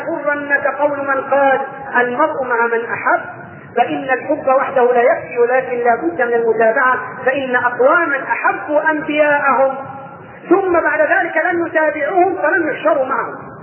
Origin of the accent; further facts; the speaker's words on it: Upper Egypt, Egypt; كان زمان عندنا في الصعيد يعيش على حافه الصعايده